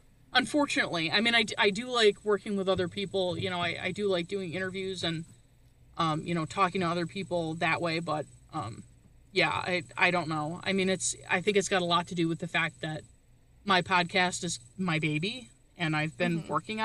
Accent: Canada; I'm originally from Canada

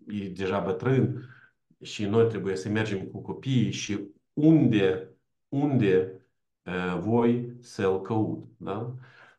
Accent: Moldova; Eu provin din Basarabia și acolo este și acolo este spiritul că în România

